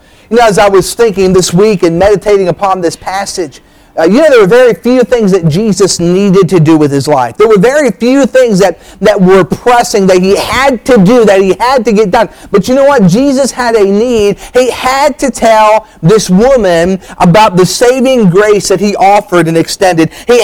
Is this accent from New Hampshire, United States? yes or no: yes; New Hampshire, United States; I remember when I was growing up in New Hampshire, the church I grew up in was an old late 17, early 1800s church building.